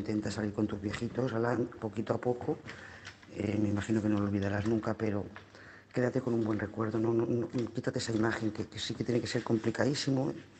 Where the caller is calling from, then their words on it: Lloret de Mar, Catalonia, Spain; de Lloret de Mar.